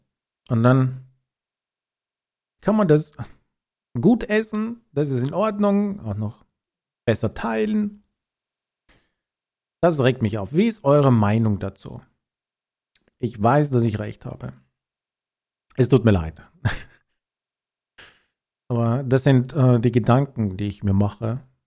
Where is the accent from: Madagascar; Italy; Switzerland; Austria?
Austria; now in Germany; Weil ich bin ja aus Österreich.